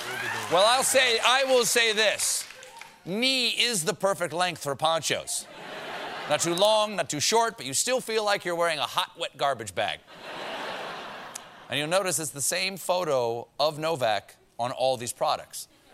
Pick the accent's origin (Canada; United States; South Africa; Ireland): United States; South Carolina; I'm from South Carolina.